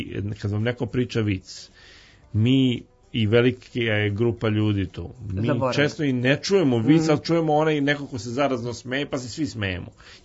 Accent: Serbia; Ja kažem, ja sam Srbin, nisam Rus.

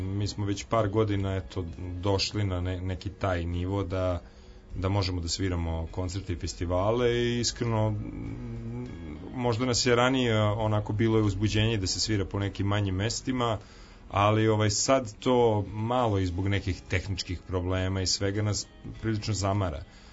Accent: Vrbas, Vojvodina, Serbia; bend je nastao u Vrbasu, u mom rodnom gradu

